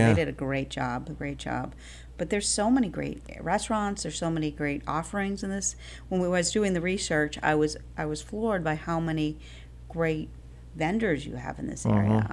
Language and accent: English; Sandwich, Massachusetts, United States; I'm actually from Sandwich, Mass.